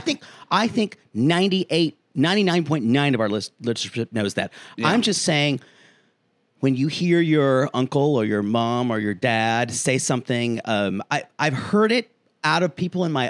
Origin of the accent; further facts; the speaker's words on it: South Carolina, United States; and my home state of South Carolina